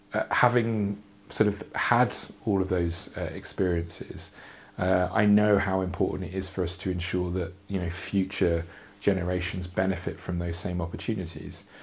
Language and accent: English; East of England, United Kingdom; I grew up in Bedfordshire